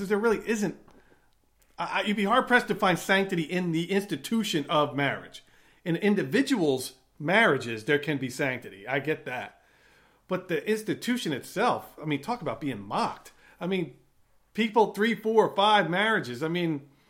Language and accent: English; United States; Well, we, as an American public, pretty much by a 75 to 25 margin